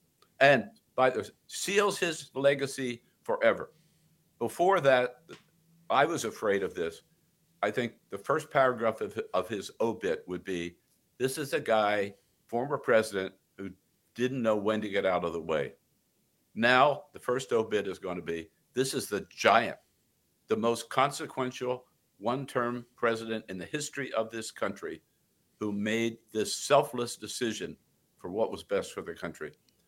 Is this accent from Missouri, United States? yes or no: no; Delaware, United States; We're both from Delaware, right? So special bonding there.